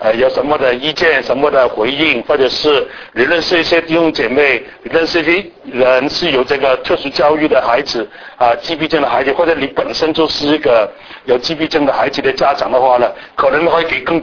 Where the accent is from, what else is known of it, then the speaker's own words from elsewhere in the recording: Hong Kong; accent: Hong Kong; first language yue; Chinese is a second language; 我是香港人，香港出生，香港长大，讲的国语都是香港口音，所以本来是粤语的，